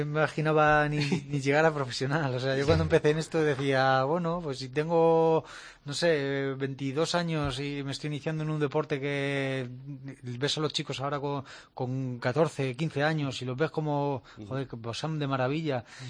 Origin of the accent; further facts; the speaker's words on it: Spain; que yo soy español, tal, digo, vengo de España, digo, con la ilusión de conocerte